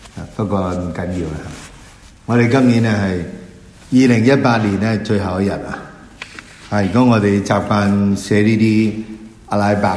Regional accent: China; 咁為我哋中國人，我哋好知道佢走咗咧

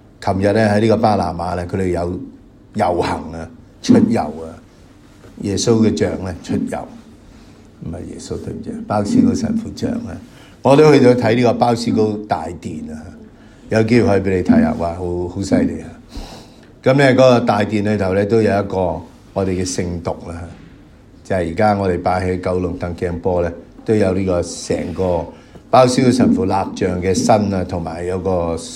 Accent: China; 我哋過新年啦，一年要過去喺我哋中國人嘅年，

